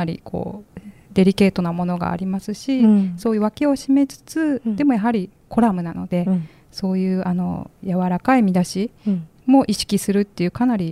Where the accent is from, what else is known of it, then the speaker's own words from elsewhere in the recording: Ehime, Japan; accent: Iyo dialect; あ、私は愛媛の出身です。